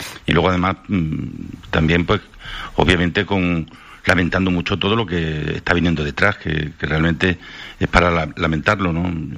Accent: Extremadura, Spain; parece que somos los extremeños y las extremeñas

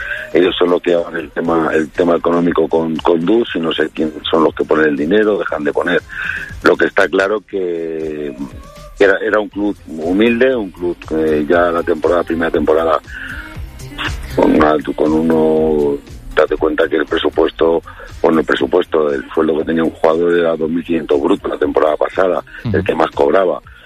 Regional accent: Segovia, Castile and León, Spain; Yo estoy en mi pueblo, aquí en Segovia, tranquilo, aquí con mi familia.

